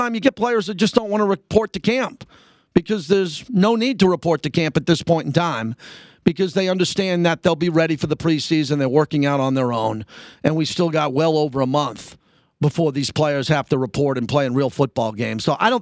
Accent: New York, United States; where I grew up in Long Island, listening to that station.

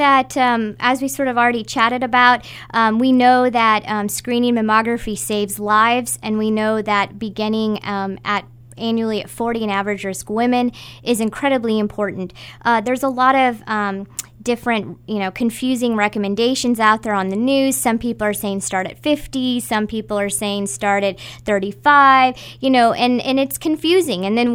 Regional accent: Chillicothe, Missouri, United States; I grew up in Chillicothe, Missouri, and I noticed, you know, the healthcare disparities that existed.

